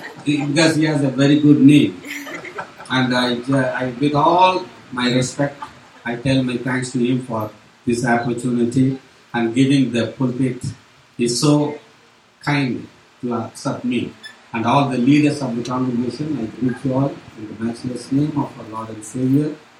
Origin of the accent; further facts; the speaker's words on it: India; So, I come from India. I don't live here. I don't want you to get the notion that I live in America.